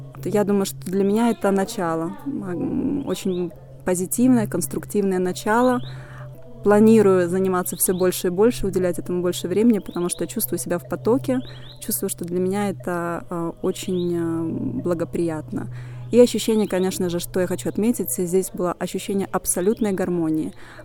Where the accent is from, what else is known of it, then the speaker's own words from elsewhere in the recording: Milan, Lombardy, Italy; я из Милана.